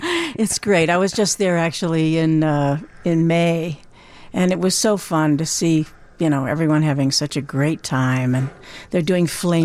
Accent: Chicago, Illinois, United States; So having grown up in Chicago, I realized, okay, the winter is not for me anymore.

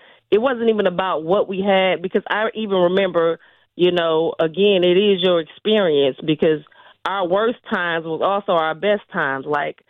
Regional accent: Milwaukee, Wisconsin, United States; Even growing up in Milwaukee and knowing how segregated, you know, we were from everybody else. Me and my sister got involved because, again, I went to high school at South Division.

